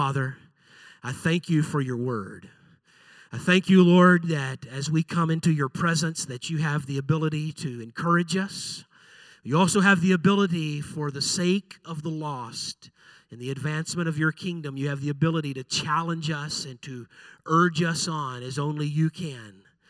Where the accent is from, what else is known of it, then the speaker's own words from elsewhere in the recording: Texas, United States; I was raised in Central Texas, about 4 hours from here